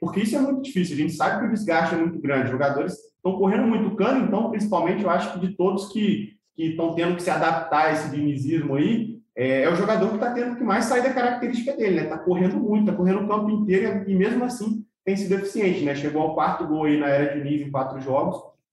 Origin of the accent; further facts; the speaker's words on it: Volta Redonda, Rio de Janeiro, Brazil; Eu sou de Volta Redonda, minha família em Volta Redonda